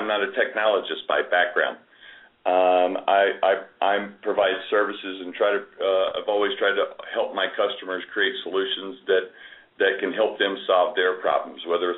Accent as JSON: {"language": "English", "region": "Louisiana", "country": "United States", "tie": "born or raised there", "lives_now": "Denver, United States", "said": "I'm not a native of Colorado. I grew up in Louisiana, moved a lot of places around the country in various parts of my career."}